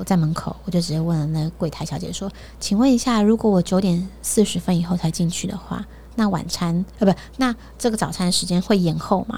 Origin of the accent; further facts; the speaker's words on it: Taipei, Taiwan; 因为其实我们就是台北人嘛